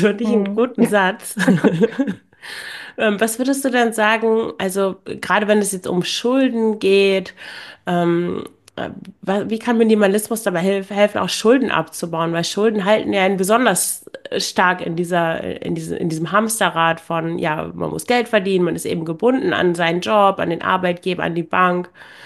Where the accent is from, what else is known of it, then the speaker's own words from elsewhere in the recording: Lower Saxony, Germany; weil ich komme aus dem Emsland